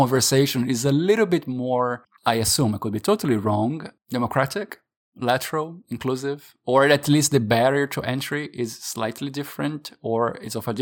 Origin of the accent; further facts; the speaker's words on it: Brazil; I'm from Brazil